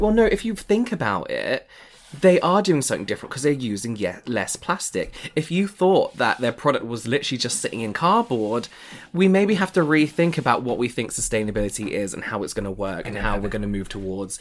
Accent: South East England, United Kingdom; Yeah, I was born and raised in Hampshire

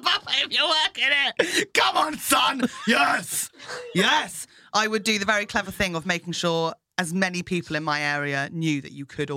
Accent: Fleet, South East England, United Kingdom; And then he was going to dig down to the water table in Fleet, my hometown.

